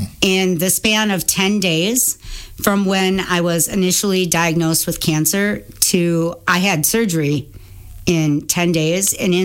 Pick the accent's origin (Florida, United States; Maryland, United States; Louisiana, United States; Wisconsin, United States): Wisconsin, United States; Richland Center; So I am from Richland Center. I have lived here my whole life.